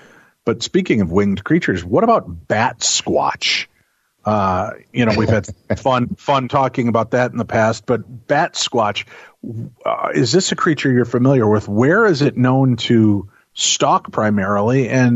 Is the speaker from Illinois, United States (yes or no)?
yes; Medinah, Illinois, United States; Now, I grew up in the Chicagoland area, 22 miles west in a town called Medina.